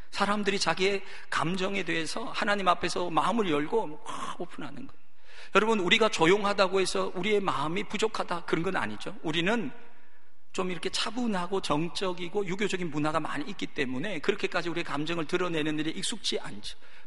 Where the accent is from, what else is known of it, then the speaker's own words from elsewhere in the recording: South Korea; 우리는 좀 한국 사람들이잖아요.